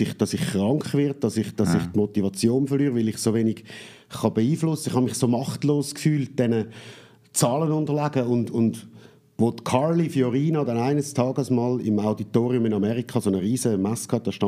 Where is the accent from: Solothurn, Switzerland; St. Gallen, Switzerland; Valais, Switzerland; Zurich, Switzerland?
Zurich, Switzerland; now in Dübendorf, Switzerland; Also ursprünglich bin ich im Kanton Zürich im Rotkreuzspital zu Zürich geboren. Dann die ersten 2-3 Jahre in Schönbühl gewohnt, Pfaffiken Zürich, von Pfaffiken Zürich Sachseegräben nach Ottiken-Gossau